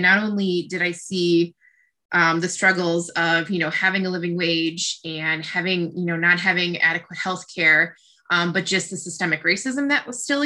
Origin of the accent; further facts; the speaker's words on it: Kenosha, Wisconsin, United States; now in Racine, United States; So I was born and raised in Kenosha. I live in Racine right now. And so I grew up in a working class family.